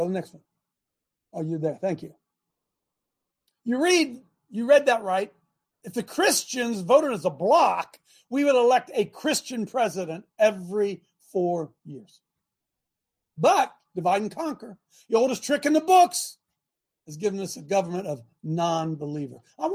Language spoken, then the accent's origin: English; Ohio, United States; In my home state of Ohio, abortion was placed on the ballot in 2023